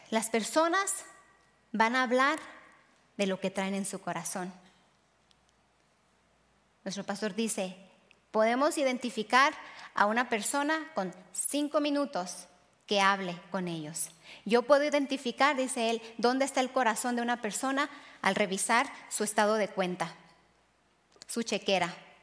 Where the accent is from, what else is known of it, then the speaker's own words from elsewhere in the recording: Mesa, Arizona, United States; Yo crecí en Mesa, en el Valle de Phoenix, se puede decir en el área metropolitana